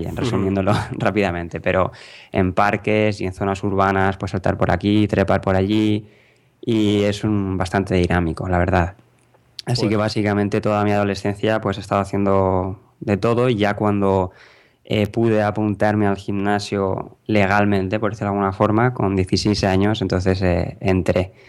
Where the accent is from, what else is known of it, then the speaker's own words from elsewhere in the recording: Albacete, Castilla-La Mancha, Spain; now in Madrid, Spain; yo soy de Albacete, naturalmente de Albacete, natural de Albacete. pero me vine a estudiar aquí en EFA Madrid y desde entonces pues aquí sigo.